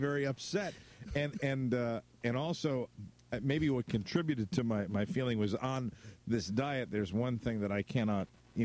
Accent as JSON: {"language": "English", "region": "New England", "country": "United States", "said": "and I'm from New England"}